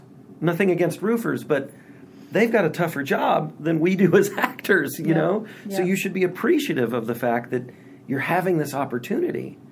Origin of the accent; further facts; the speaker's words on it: Nashville, Tennessee, United States; Because when I was doing this stuff growing up in Nashville, there was none of that.